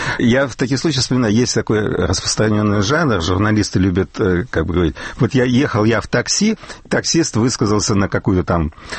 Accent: Russia; Они знают, что я из России.

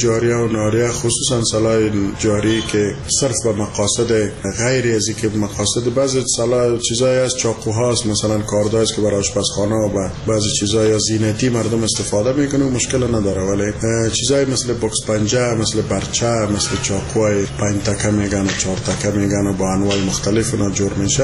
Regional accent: Afghanistan; ما اولاد افغان هستیم و اولاد مسلمان هستیم

